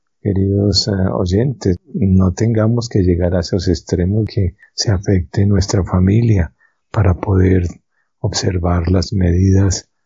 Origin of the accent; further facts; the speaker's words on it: Colombia; Como pueblo colombiano